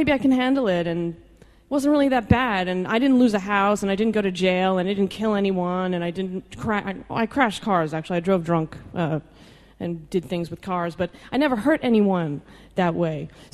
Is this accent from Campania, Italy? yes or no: no; Calabria, Italy; I've got wine, I'm Italian, I'm from Calabria.